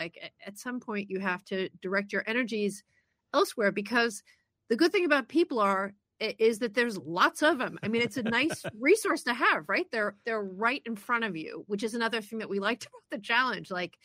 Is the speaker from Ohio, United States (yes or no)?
yes; Cleveland, Ohio, United States; when I was growing up in Cleveland